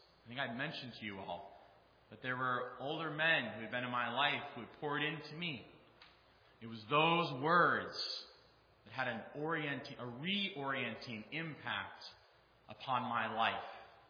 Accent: Ohio, United States; I grew up in Northeast Ohio, and I'm the son of a Reformed Baptist minister.

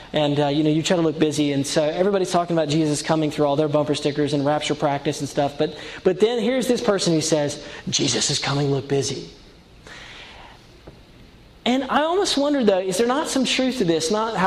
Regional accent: Asheville, North Carolina, United States; but I grew up in a town called Asheville, North Carolina. You've already picked up on the fact that I'm not from Connecticut or Massachusetts

